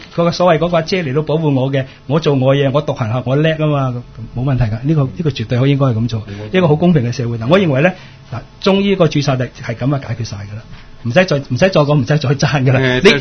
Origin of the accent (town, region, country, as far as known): Hong Kong